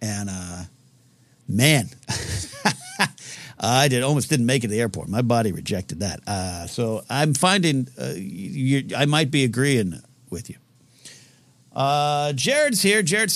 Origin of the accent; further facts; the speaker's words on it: California, United States; accent: Californian; Maybe you could tell by my California accent.